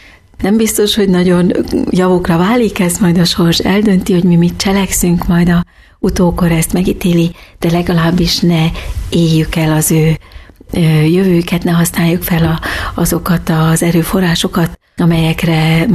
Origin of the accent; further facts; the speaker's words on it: Switzerland; moved away as an adult; now in Hungary; Én menekültként kerültem, tehát Svájcba, és ott nőttem fel, ott jártam iskolába, érettségiztem, jártam egyetemre, vállalkoztam, éltem, dolgoztam. Körülbelül 25 évig, 25 év után döntöttünk úgy férjemmel, hogy haza költözünk Magyarországra.